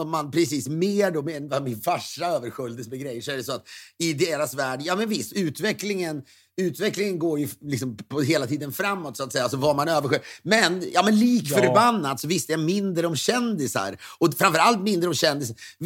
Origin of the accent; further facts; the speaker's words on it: Köping, Västmanland County, Sweden; Jag växte upp i Köping.